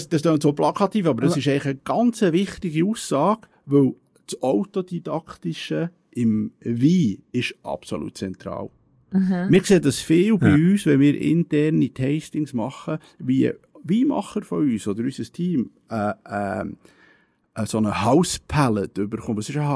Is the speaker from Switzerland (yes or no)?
yes; Switzerland; Als Schweizer hat man den kennt, oder?